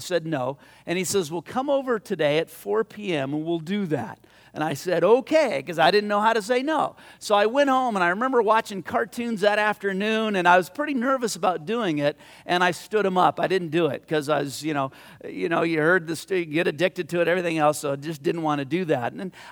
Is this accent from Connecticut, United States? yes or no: no; Whittier, California, United States; right across from our street where we grew up in Whittier was a lemon, it was the last part of the lemon orchard that a house hadn't been built on yet.